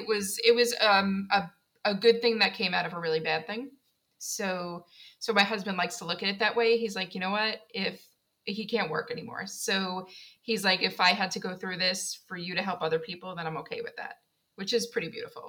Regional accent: Queens, New York, United States; So I'm from Queens, New York as well.

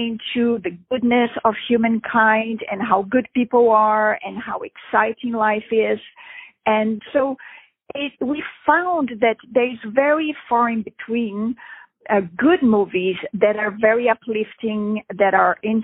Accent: Brazil; moved away as an adult; in my early 20s, I went from South America, I grew up in Brazil, to Europe.

